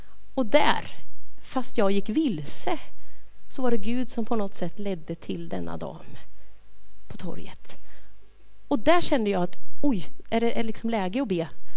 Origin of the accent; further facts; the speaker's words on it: Östergötland, Sweden; Jajamän, så jag är från Östergötland.